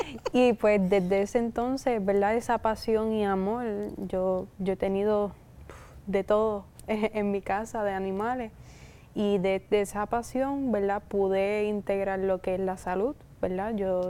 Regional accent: Ponce, Puerto Rico; Sí, soy de Ponce.

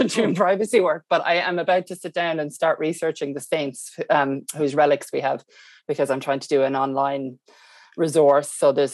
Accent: Christchurch, Canterbury, New Zealand; from Christchurch.

